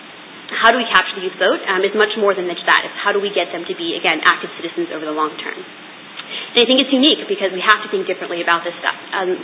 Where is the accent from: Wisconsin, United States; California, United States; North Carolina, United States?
North Carolina, United States; I mean, I come from North Carolina.